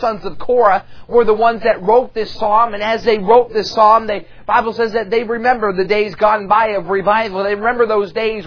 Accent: Pittsburgh, Pennsylvania, United States; And we're from Pittsburgh, Pennsylvania, and we're traveling full-time evangelism.

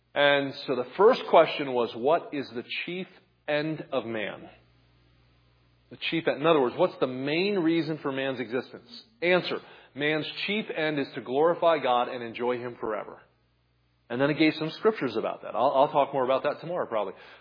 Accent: New Jersey, United States; We grew up in New Jersey, and anytime it would snow, we would go out and take a walk, and the town was shut down.

